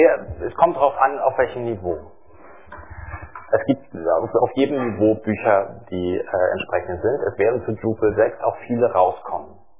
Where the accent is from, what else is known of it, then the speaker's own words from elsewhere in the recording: Berlin, Germany; Eigentlich komme ich aus Berlin, aber ich bin öfter hier in Chemnitz.